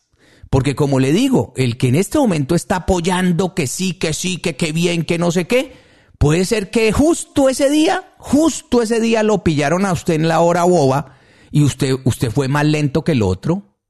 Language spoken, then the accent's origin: Spanish; Colombia; yo no tengo que hacer aquí mucho esfuerzo para explicarle cómo somos los colombianos